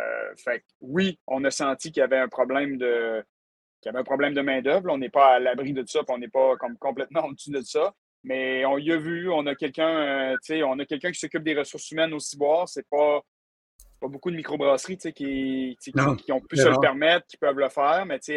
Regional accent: Quebec, Canada; On vient du Lac-Saint-Jean. C'est dans nos gènes, je pense, d'être accueillants

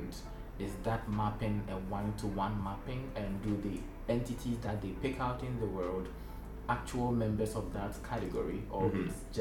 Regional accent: Ghana; now in Estonia; I'm from Ghana, West Africa.

